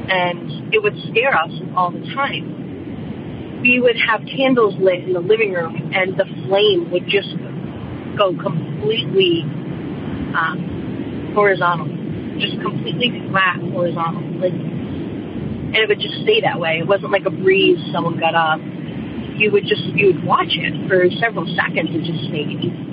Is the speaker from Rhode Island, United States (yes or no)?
yes; Rhode Island, United States; moved away as an adult; now in Connecticut, United States; I'm from Connecticut. My whole life, I lived in Rhode Island until just the past 5 or 6 years.